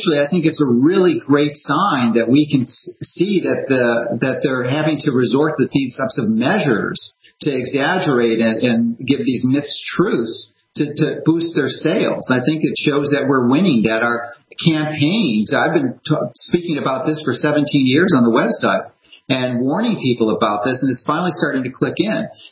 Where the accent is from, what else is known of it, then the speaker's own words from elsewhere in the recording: Chicago, Illinois, United States; and in Chicago, my hometown, next week.